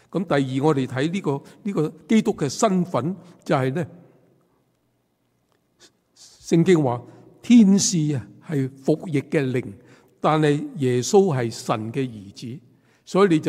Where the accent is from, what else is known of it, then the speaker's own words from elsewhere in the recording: China; born there; 我说我们在大陆出世，我们都没有出世子，我们都没有这些证明